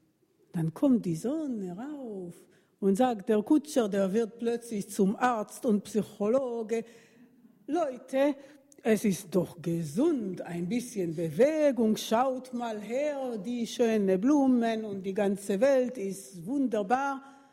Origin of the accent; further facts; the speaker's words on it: Jerusalem, Jerusalem District, Israel; Als ich letztes Mal in meine Heimat war, ging ich in die Stadt Jerusalem spazieren. Nicht weit von Shuk Machne Yehuda, der israelische Markt, da habe ich mal gewohnt, als ich noch dort gelebt habe.